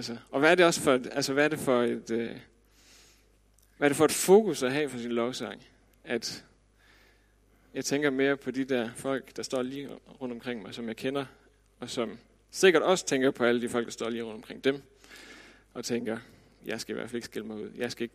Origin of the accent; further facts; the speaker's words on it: West Jutland, Denmark; vi var sådan en hel flok drenge derude, hvor jeg kommer fra, ude i Vestjylland